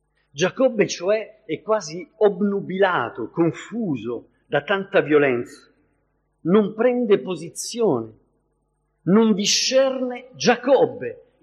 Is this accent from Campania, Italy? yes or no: no; Sicily, Italy; ci sono siciliani come il sottoscritto